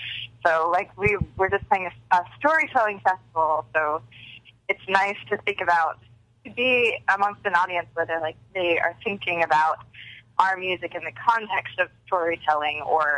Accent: United States; the music sounds very different because they're Polish and we're American

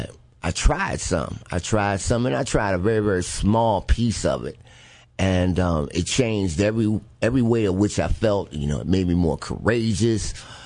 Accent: Newark, New Jersey, United States; also born or lived in Virginia; But I was actually born here in Virginia, but I grew up in Newark, New Jersey.

